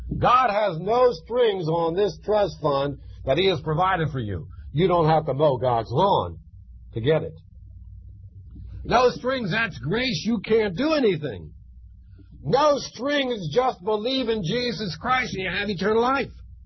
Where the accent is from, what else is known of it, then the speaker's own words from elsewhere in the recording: Philadelphia, Pennsylvania, United States; I remember as a young boy, growing up, should I use the word growing up in Philadelphia? Does anybody grow up in Philadelphia? Reared, would that be better?